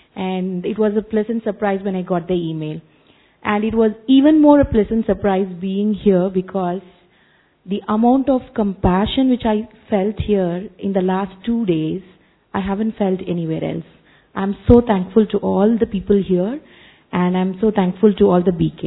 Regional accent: Chennai, Tamil Nadu, India; I'm coming from Chennai.

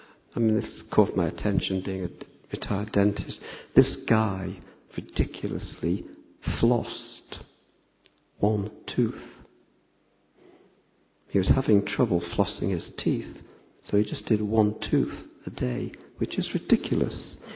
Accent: Liverpool, North West England, United Kingdom; I work with kids and I'm from Liverpool and I'm a bit chatty, a bit conversationalist.

